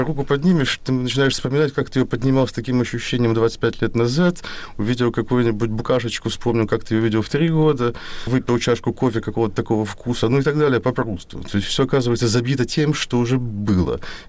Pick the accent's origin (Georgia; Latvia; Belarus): Latvia; Riga; now in Saint Petersburg, Russia; Я еще из Риги, да? Там все обнулилось, все структуры какие-то, в которых живешь. При этом я живу в Питере